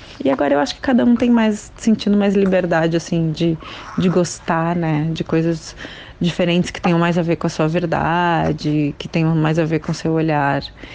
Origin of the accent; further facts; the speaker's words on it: Porto Alegre, Rio Grande do Sul, Brazil; Eu sou gaúcha, né? Sou de Porto Alegre